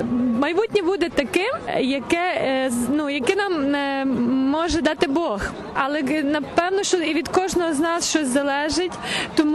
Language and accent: Ukrainian; Lviv, Lviv Oblast, Ukraine; я зі Львова.